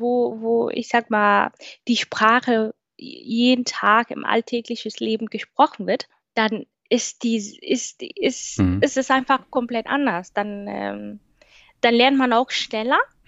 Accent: Kenya; moved away as an adult; ich komme ja aus Kenia und da sind alle dunkelhäutig

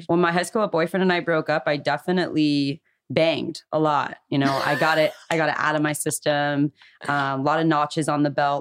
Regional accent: Calabasas, California, United States; I grew up in Calabasas.

